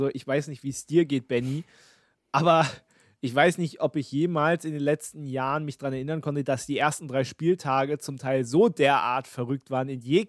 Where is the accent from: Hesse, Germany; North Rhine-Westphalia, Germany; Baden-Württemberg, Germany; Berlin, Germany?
Berlin, Germany; born there; ich als gebürtiger Berliner